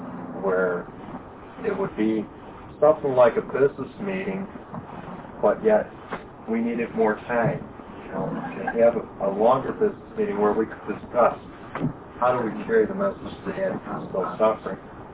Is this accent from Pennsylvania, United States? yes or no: no; Chicago, Illinois, United States; I'm an addict from Chicago.